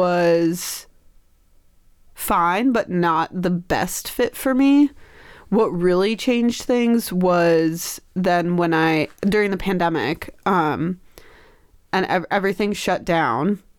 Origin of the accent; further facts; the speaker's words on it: Rochester, New York, United States; Yeah, so it starts all the way back here in Rochester. So I grew up here in Rochester.